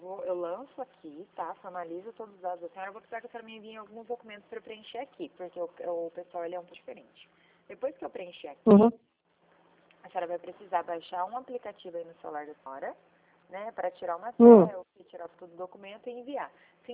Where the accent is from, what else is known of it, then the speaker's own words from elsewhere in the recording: São Paulo, Brazil; eu sou do Vale do Paraíba.